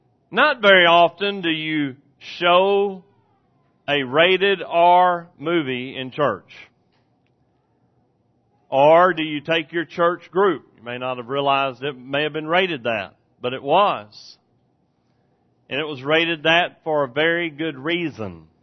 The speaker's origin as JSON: {"language": "English", "region": "Texas", "country": "United States", "tie": "born or raised there", "said": "but I was raised in East Texas and it's kind of like Southeast Arkansas. We just want to shake hands, okay?"}